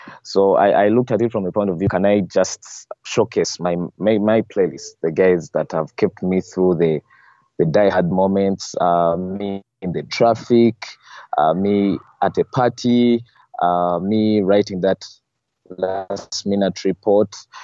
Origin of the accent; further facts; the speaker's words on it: Kampala, Central Region, Uganda; from Uganda, Kampala. I'm a lover of music.